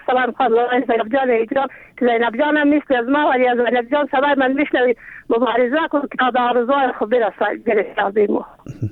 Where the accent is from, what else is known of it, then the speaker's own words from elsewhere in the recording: Afghanistan; ما زن افغانیم